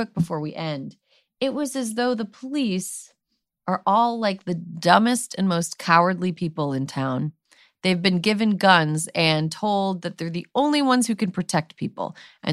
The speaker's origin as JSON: {"language": "English", "region": "Wisconsin", "country": "United States", "tie": "born or raised there", "said": "My home state of Wisconsin, Planned Parenthood is not scheduling abortions after June 25th."}